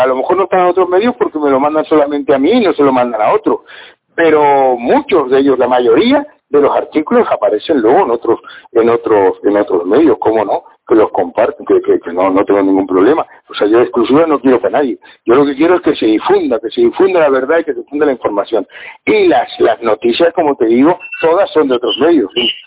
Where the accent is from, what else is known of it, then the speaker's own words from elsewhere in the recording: Canary Islands, Spain; nosotros somos canarios y del mundo.